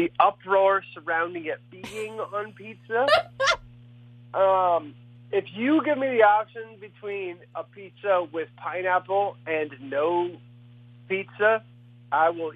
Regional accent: Midland, Texas, United States; now in Nashville, United States; But, yeah, born and raised in a place called Midland, Texas.

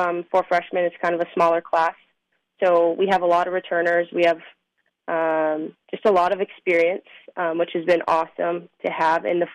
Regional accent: North Dakota, United States; I'm actually from North Dakota. And so I kind of knew, like, growing up, I knew like Hockey Day Minnesota was a big thing.

